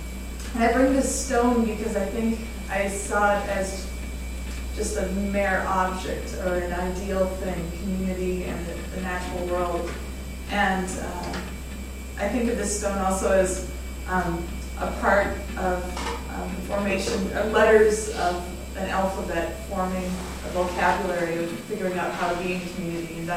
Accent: Chicago, Illinois, United States; I'm from Chicago.

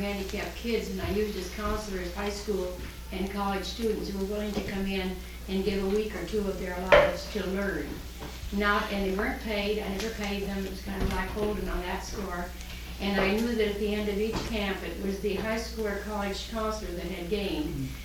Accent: Montana, United States; I come from Montana.

